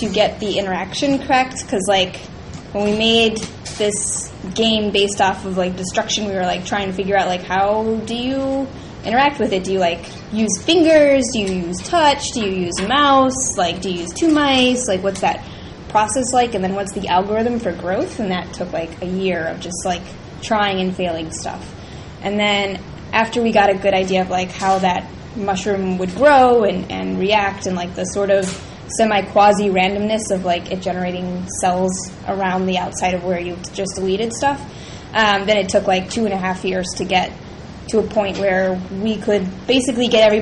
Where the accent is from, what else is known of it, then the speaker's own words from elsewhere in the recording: Ohio, United States; and I'm from Ohio, so there was, like, you know, it was like there was a lot of schools.